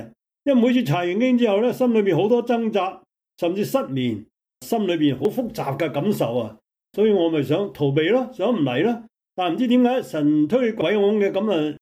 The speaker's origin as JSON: {"language": "Cantonese", "region": "Guangdong", "country": "China", "said": "我好抱歉，我国语唔系好流利，但我系广东人。"}